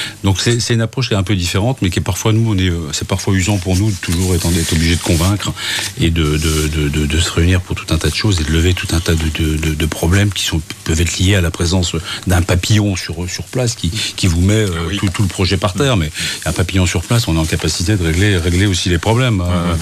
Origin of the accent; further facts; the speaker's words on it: France; Ce qui est difficile chez nous en France